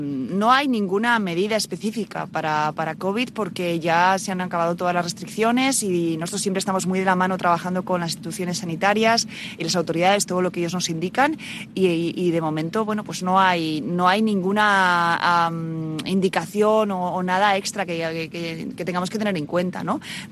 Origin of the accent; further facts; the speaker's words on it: Basque Country, Spain; Aquí, como buenos vascos, cuidamos mucho la oferta gastronómica